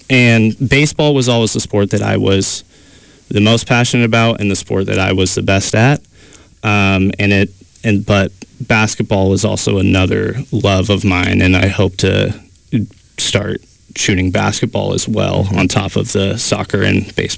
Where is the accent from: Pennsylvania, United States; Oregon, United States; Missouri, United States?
Oregon, United States; Joseph; I grew up in Eastern Oregon, a small town called Joseph, Oregon.